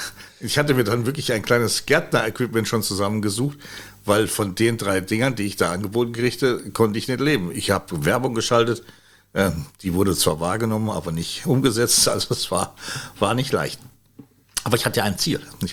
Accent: Moers, North Rhine-Westphalia, Germany; in Moers, in meiner alten Heimat

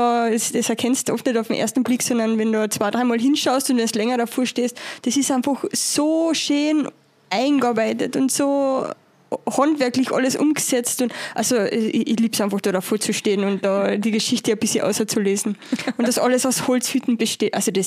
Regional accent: Carinthia, Austria; weil die haben wir ja bei uns in Kärnten auch

